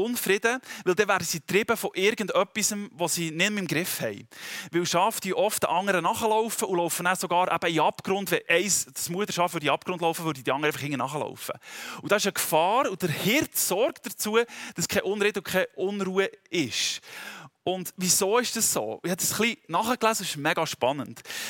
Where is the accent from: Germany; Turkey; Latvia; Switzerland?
Switzerland; Auch für uns als Schweizer geht es auch um unsere Bedürfnisse.